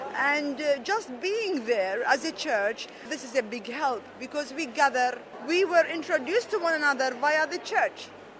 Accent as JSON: {"language": "English", "town": "Baghdad", "region": "Baghdad Governorate", "country": "Iraq", "said": "We came from Baghdad via Beirut. We stayed overnight in Beirut, and we are so thrilled."}